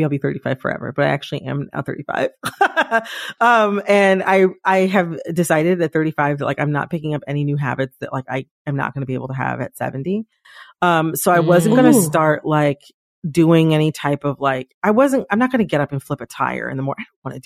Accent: Midwest, United States; But to me as an American from the Midwest, I find it very authoritative

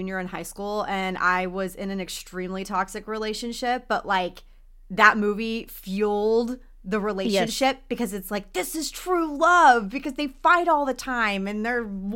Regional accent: Texas, United States; I grew up in Texas. It might be hot as a crotch there in the summer

